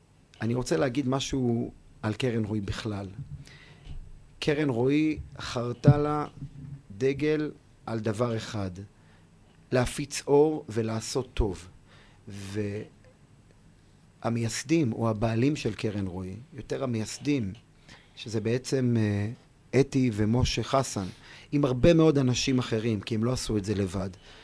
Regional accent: Ra'anana, Central District, Israel; אני גר ברעננה, נולדתי ברעננה. אמנם תקופה מאוד מאוד קצרה גרנו בכפר סבא, עם ילידת כפר סבא, ואבא מרעננה, משפחה מאוד מאוד ידועה ומוכרת ברעננה, גם שורשית

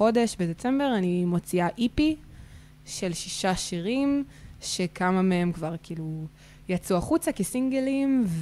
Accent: Yehud, Central District, Israel; אני בת 20, מיהוד.

